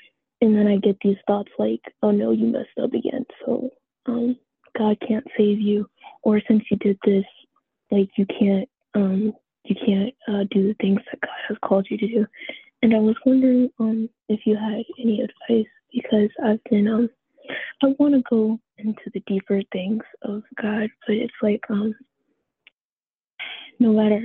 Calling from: Chicago, Illinois, United States; I'm calling in from Chicago, Illinois.

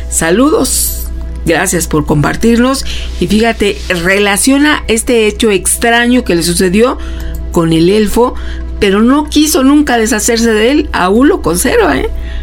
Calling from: San Luis Potosí, Mexico; de San Luis Potosí.

